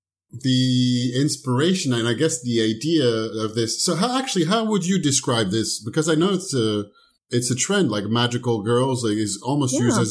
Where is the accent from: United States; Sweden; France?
France; so I grew up in France. And growing up in France were the first importers of Japan animation.